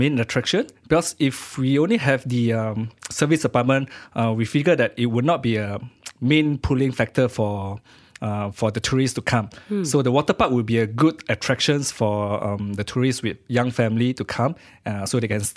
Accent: Klang, Selangor, Malaysia; No, I'm not. I'm from Klang.

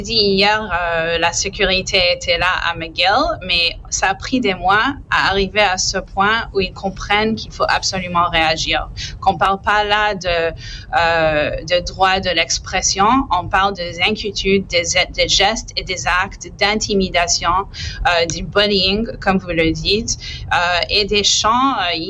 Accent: Quebec, Canada; comme communauté, en tant que Québécois

